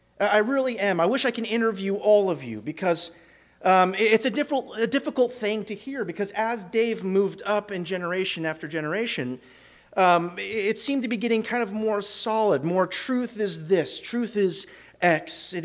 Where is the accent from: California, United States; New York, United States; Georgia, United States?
California, United States; Now, both of us were raised somewhere within California.